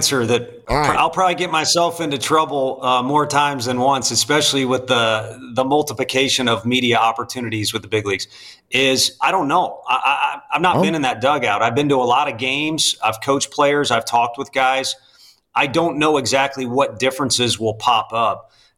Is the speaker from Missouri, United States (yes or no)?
yes; St. Louis, Missouri, United States; you know, I'm from St. Louis, and like it or not, they do know the game well there